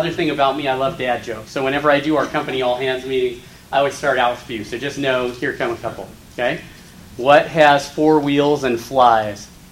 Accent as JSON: {"language": "English", "region": "California", "country": "United States", "said": "I'm from Northern California. I'm from a smaller farming town outside of Sacramento."}